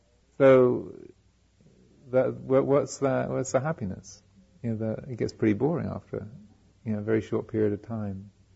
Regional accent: United Kingdom; I'm a Brit, so I'm one of the those from the tyranny of whom you escaped and celebrate your independence.

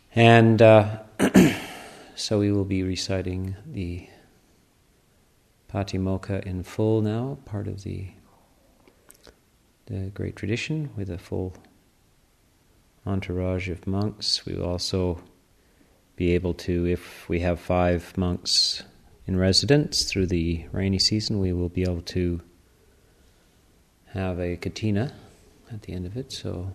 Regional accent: Canada; I'm from Canada

